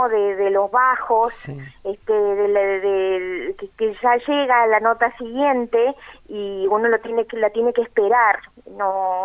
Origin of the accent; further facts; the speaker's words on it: Córdoba, Argentina; Soy cordobesa.